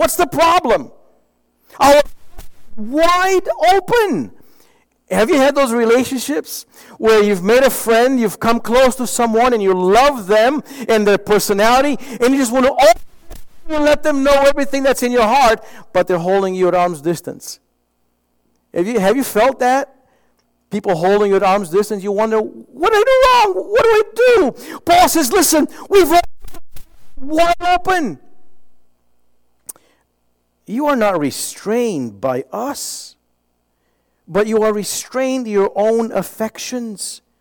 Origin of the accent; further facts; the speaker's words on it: Romania; English is a second language; I grew up back in Romania, and even there we received these American songs.